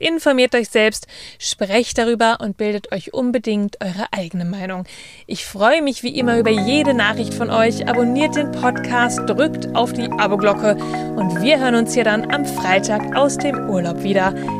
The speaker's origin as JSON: {"language": "German", "town": "Bielefeld", "region": "North Rhine-Westphalia", "country": "Germany", "tie": "born or raised there", "said": "Universität Bielefeld, meiner Heimatstadt"}